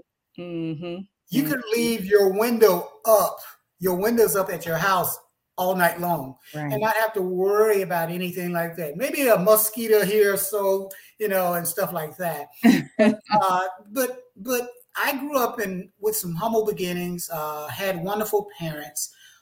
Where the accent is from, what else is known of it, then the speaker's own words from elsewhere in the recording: Atlantic, Alabama, United States; I was born and raised in Alabama, a little small ghost town called Atlantic, Alabama. It was nine of us in the family, five sisters, four brothers. We grew up in the country.